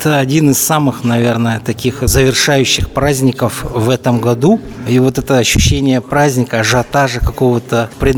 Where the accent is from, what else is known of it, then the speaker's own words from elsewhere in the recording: Kalmykia, Russia; born there; now in Moscow, Russia; я уроженец Республики Калмыкия. Проживаю я в городе Москва.